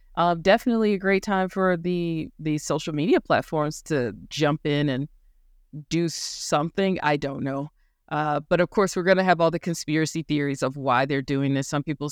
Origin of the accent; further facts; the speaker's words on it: United States; I'm just saying, as an American, the 4th of July is not the day you should do an election